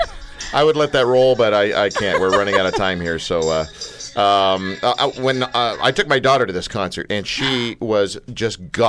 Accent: Canada; We're Canadian. We'll get around to it eventually. We're not too fussed about things.

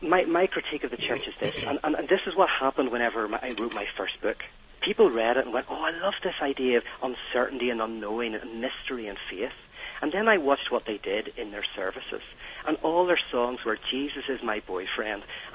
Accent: Ireland; You're giving me a bad reputation. It's just because I'm Irish.

